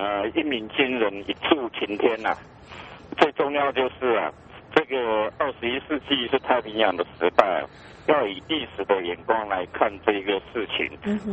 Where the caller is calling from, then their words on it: Taichung, Taiwan; 哎，我是台中的